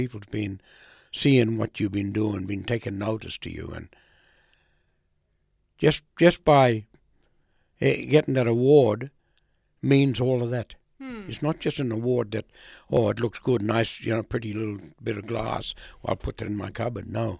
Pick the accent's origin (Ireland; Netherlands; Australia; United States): Australia; Raukkan, South Australia; born there; I'm a Ngarangiri Kaurna man. I was born on Rauken.